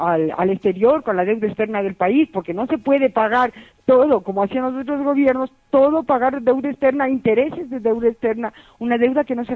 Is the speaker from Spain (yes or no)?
no; Ecuador; Como ecuatoriana que soy, muchísimas gracias por estas preguntas.